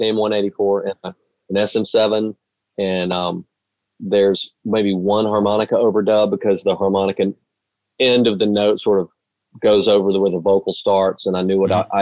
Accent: Alabama, United States; about the murder of Michael Donald, which is known as the last known lynching in America in 1981 in my hometown.

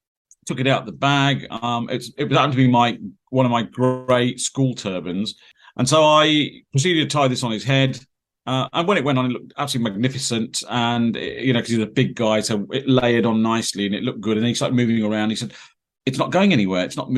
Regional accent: Peterborough, East of England, United Kingdom; I, born and bred in Peterborough, lived here all my life. Back in 1982, I was a kind of sprightly 19, coming on 20-year-old, ready to go off to kind of university.

